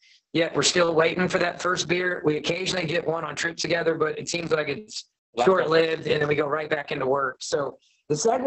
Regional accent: Kentucky, United States; also born or lived in Ohio; I'm a kid from the Midwest and the, you know, slash South, i.e. Kentucky and Ohio is where I was raised.

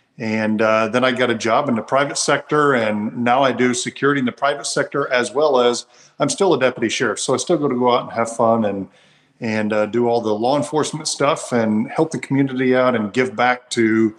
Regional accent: Ozark, Missouri, United States; I was born and raised here in Ozark, Missouri, which is a small town just south of Springfield, Missouri.

